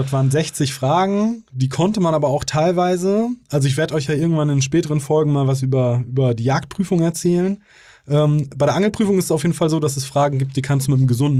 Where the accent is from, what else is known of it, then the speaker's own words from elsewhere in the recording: Münster, North Rhine-Westphalia, Germany; Ich komme aus Münster, da gibt es auch nicht so geile Gewässer.